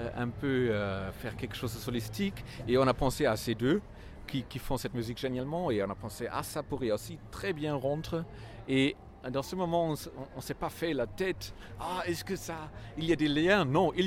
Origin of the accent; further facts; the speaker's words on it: Saarland, Germany; French is a second language; now in Switzerland; vous savez, je viens de la Sarre. En Allemagne, c'est aussi très proche de la France.